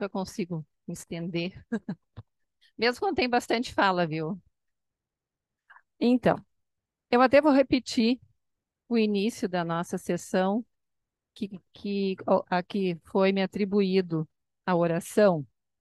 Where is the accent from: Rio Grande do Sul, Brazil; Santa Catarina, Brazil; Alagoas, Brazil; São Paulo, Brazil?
Rio Grande do Sul, Brazil; Sertão Santana; até sou de Sertão Santana, Capitão Garcia, esses municípios que eu participo mais da igreja, não é aqui na cidade. Mas eu sou muito religiosa, sim